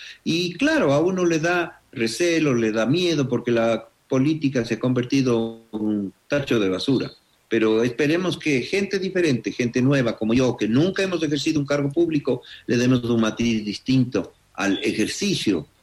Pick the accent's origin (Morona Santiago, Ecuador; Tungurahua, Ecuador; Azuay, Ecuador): Azuay, Ecuador; Cuenca; Les saludo desde mi ciudad natal, desde Cuenca, porque estamos trabajando en territorio.